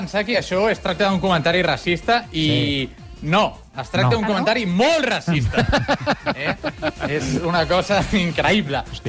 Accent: Balearic Islands, Spain; encara que sóc de Mallorca

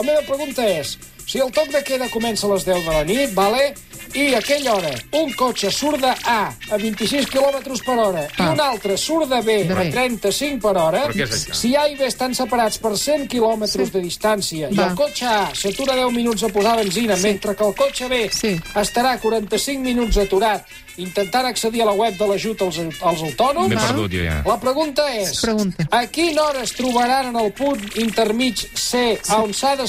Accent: L'Escala, Catalonia, Spain; de l'Escala.

